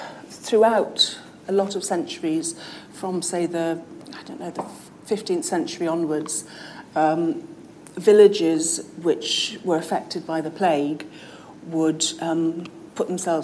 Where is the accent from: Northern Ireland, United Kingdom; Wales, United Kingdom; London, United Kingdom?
Wales, United Kingdom